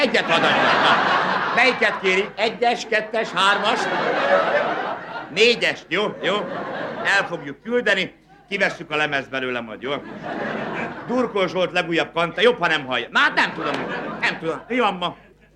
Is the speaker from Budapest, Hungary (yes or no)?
no; Debrecen, Hajdú-Bihar, Hungary; Debreceni különben a hívás, úgyhogy... Örülök, hogy Debrecennel játszhatunk, mert én is debreceni vagyok. Oda jártam kollégiumba